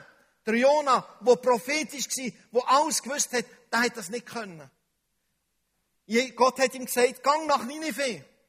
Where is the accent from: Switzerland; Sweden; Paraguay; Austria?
Switzerland; Unsere Denkart als Schweizer allgemein ist der Teufel.